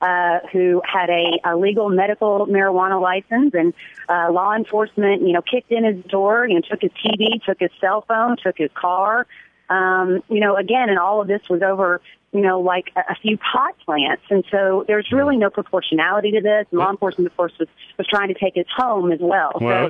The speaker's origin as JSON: {"language": "English", "region": "Kentucky", "country": "United States", "said": "I have a background in conservative Republican politics. I'm from Kentucky."}